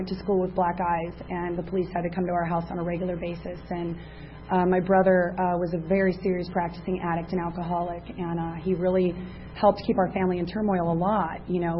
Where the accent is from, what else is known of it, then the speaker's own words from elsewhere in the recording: San Diego, California, United States; I'm actually a San Diego girl. I was born and raised here. And I was born down in Chula Vista, where I still live.